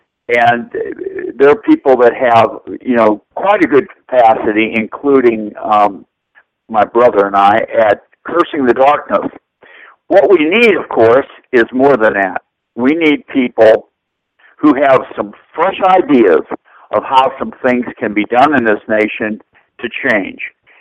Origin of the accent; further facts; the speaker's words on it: Newton, Massachusetts, United States; Newton, Massachusetts, where I was raised, the great bastion of liberalism